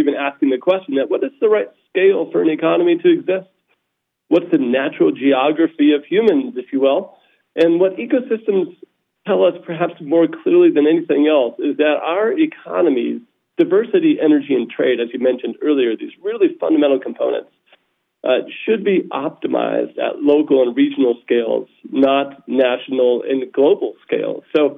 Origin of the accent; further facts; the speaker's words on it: South San Francisco, California, United States; I grew up in South San Francisco